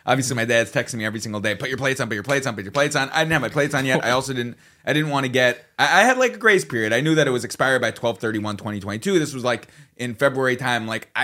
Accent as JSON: {"language": "English", "region": "Ohio", "country": "United States", "said": "I'm from Ohio and I live here temporarily and I have a job"}